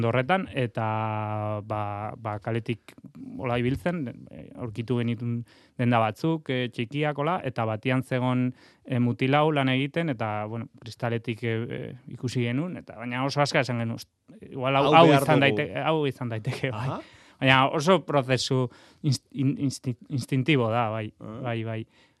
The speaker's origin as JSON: {"language": "Basque", "town": "Burgos", "region": "Castile and León", "country": "Spain", "second_language": "Basque", "said": "Burgosekoa naiz, egia dena, nire ama emengoa dela eta bai. Familia emengoa diela"}